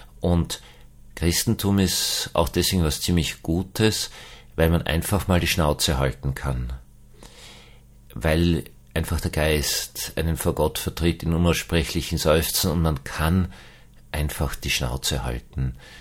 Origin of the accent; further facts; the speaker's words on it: Austria; der ist natürlich noch für mich als Österreicher viel, viel ärger